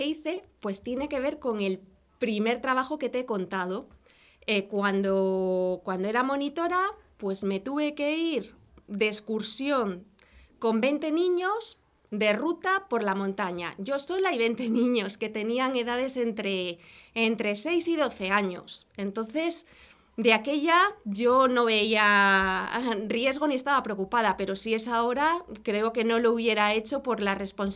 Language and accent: Spanish; Palma, Balearic Islands, Spain; Estaba en Palma de Mallorca porque por motivos de trabajo de mi padre vivíamos allí